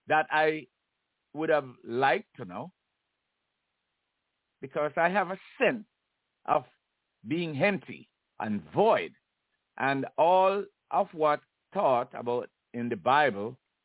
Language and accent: English; Jamaica; I can tell you for myself that I grew up in the Christian church in Jamaica.